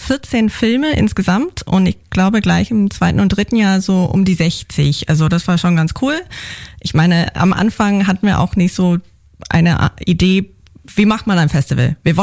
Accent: Sydney, New South Wales, Australia; now in Germany; Ich komme aus Sydney, aus den Northern Beaches.

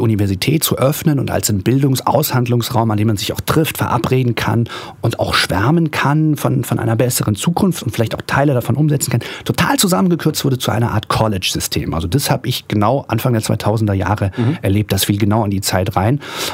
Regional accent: Hamburg, Germany; Also ich komme aus dem Hamburger Plattenbau, also aus dem westdeutschen Plattenbau in Hamburg, eine Arbeitersiedlung, und hänge in gewisser Weise auch daran.

